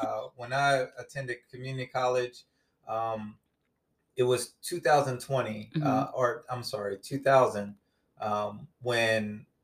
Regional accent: Camden, New Jersey, United States; I'm originally from Camden, New Jersey. If most of you know that area, it's a bit rough.

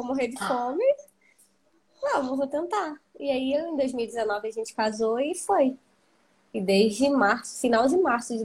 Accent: Rio de Janeiro, Brazil; Eu sou do Rio de Janeiro, natural daqui, nasci aqui.

